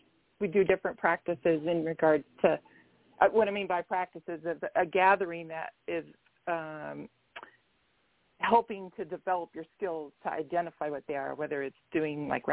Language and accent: English; Arizona, United States; I am born and raised in Arizona, and I was a massage therapist for many years